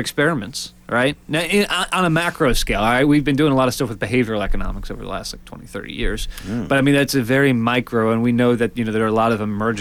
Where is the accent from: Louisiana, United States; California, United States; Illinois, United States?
Illinois, United States; Chicago; I'm from Chicago originally, you know. I've known the city for 26 years now.